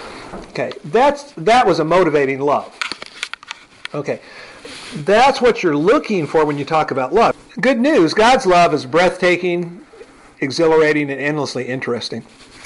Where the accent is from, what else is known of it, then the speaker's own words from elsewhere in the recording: California, United States; I'm from California, too, so I like the turtles.